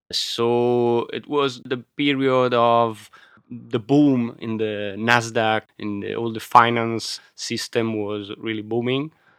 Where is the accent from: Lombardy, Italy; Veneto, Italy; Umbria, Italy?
Lombardy, Italy; Milan; my father was an engineer, so he left the region in the 60s and 70s. And so we grew up in Milano, me and my brother.